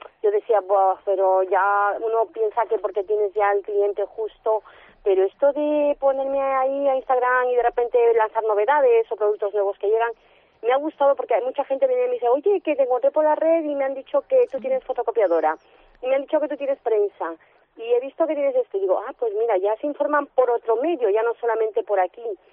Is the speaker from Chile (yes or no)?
no; Peru; now in Spain; yo vengo de Perú y yo ahí siempre me ha gustado esto del comercio